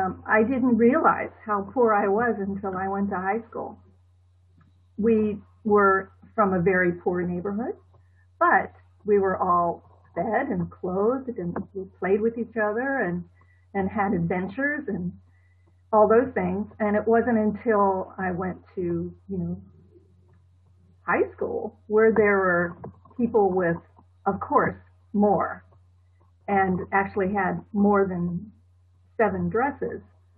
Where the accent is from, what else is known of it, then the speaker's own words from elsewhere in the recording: St. Petersburg, Florida, United States; I'm following them in their lives in my hometown, St. Petersburg, and it's just such a delight for me to write.